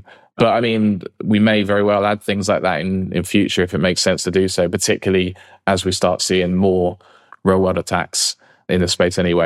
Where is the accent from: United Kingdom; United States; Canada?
United Kingdom; I'm British